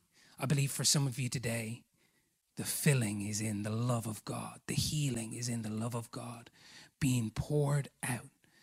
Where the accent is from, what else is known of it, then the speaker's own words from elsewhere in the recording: Ireland; as Irish people, we don't get to lift many trophies in our lives.